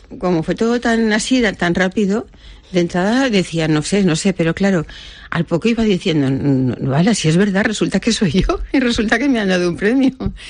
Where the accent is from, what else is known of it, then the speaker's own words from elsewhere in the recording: Valencia, Valencian Community, Spain; Yo he vivido siempre en Valencia, soy de Valencia.